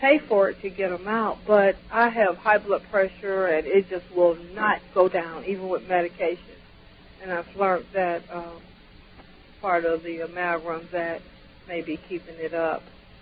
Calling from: Flint, Michigan, United States; I am calling from Flint.

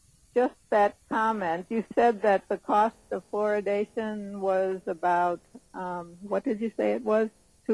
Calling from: Austin, Texas, United States; I'm calling from Austin, Dr. Stan.

